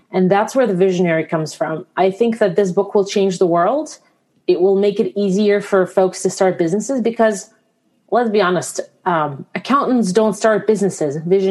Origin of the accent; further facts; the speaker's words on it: Belarus; moved away; So actually, I'm actually originally from Belarus.